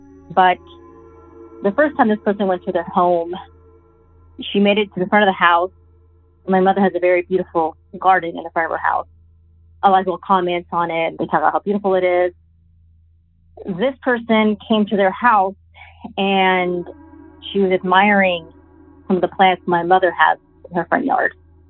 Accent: Texas, United States; Hello, Derek. … I'm from Texas.

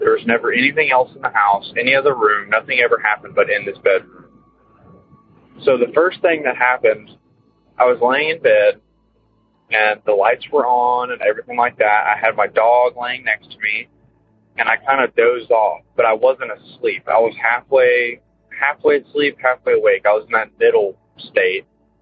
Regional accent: Texas, United States; I'm from Texas.

